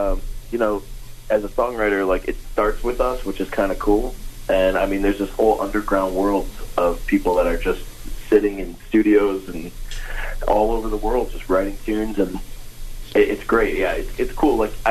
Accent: Worcester, West Midlands, United Kingdom; You know, I grew up in Worcester, so it's nice to have the local support.

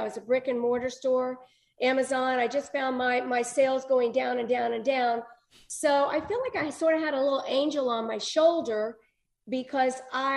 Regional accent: Tampa, Florida, United States; born there; now in Orlando, United States; I was born time ago in Tampa, Florida.

